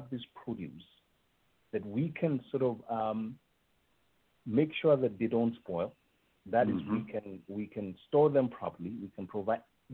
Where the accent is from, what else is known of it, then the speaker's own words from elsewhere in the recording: Nigeria; You know, I had, you know, growing up in Nigeria, we had cattle, we had everything.